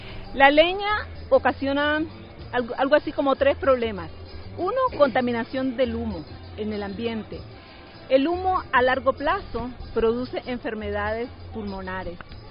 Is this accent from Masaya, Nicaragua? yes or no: no; Managua, Nicaragua; vengo de Managua, Nicaragua.